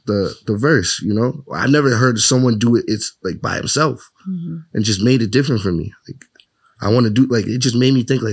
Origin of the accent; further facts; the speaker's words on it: Reading, Massachusetts, United States; also born or lived in Boston / Woburn / Lawrence; I was born in Boston. I lived in Woburn for a little bit and I went to high school in Reading. So, and then after high school, I lived in Lawrence for like 4 years and now I'm back in Reading.